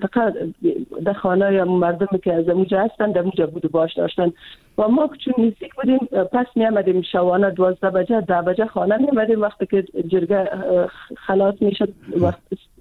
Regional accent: Afghanistan; خودم چون از افغانستان هستم

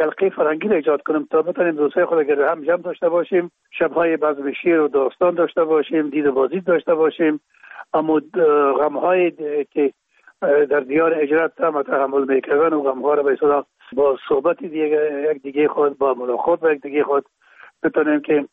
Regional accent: Kabul, Afghanistan; چون پدر ما باز از رکخانه به شهید انتقال شدن، موجه در شهید کابل به دنیا آمده و موجه مکتب خواندیم

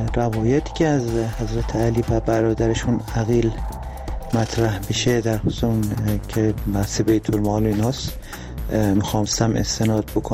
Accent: Tehran, Tehran Province, Iran; از تهران هستم، درود بر شما

